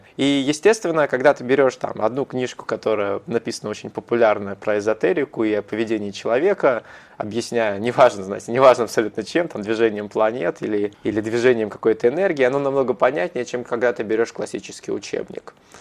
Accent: Riga, Latvia; У нас, я сам из Риги, есть библиотека

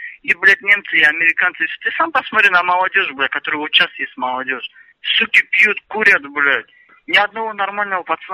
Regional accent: Makhachkala, Dagestan, Russia; Ну я с Махачкалы, говорю же, с Махачкалы я сам.

